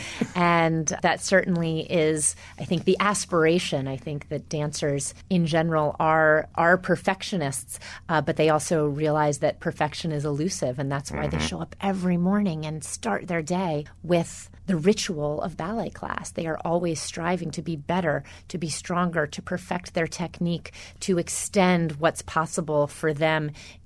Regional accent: North Carolina, United States; I grew up in North Carolina and always admired ABT

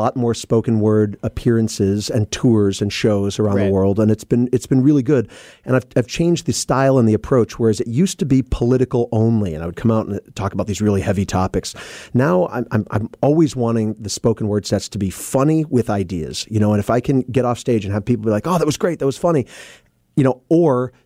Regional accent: Seattle, Washington, United States; from Seattle, Washington

